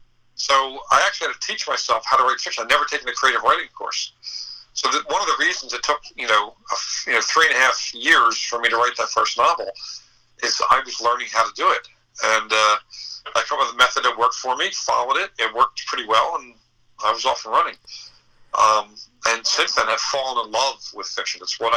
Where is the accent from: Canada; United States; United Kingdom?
United Kingdom; Scotland; And I am Scottish, you know.